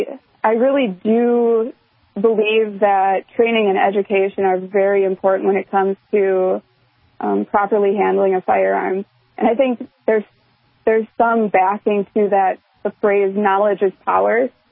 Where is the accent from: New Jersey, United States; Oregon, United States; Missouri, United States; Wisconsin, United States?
Wisconsin, United States; I am from Central Wisconsin.